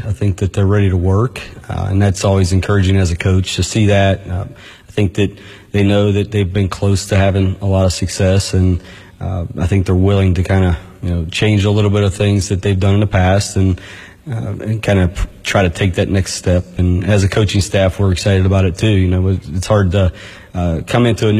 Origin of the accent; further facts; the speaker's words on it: Farmington, West Virginia, United States; I was born and raised in Farmington, West Virginia, north central West Virginia, just south of Morgantown.